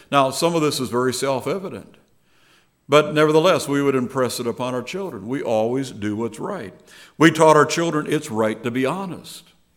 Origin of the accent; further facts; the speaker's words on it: Wisconsin, United States; I grew up in the Bad River Reservation there in northwestern Wisconsin of the Ojibwe band the Lake Superior band of the Ojibwe Indians.